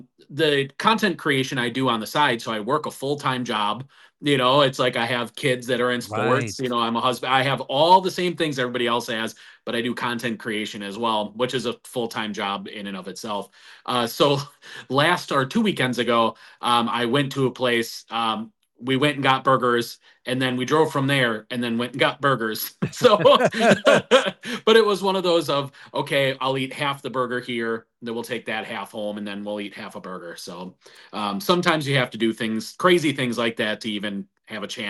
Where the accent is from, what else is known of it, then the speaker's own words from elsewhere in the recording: Wisconsin, United States; I born and raised in Wisconsin, you have to.